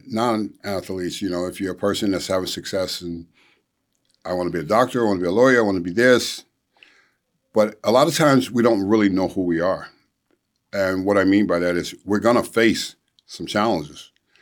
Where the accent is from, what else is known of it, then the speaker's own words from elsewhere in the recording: Los Angeles, California, United States; You know, I grew up in South Central LA, and I grew up in the hood.